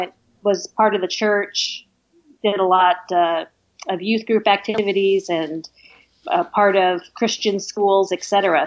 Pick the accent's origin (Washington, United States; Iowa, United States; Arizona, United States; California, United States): California, United States; I grew up in Orange County, so just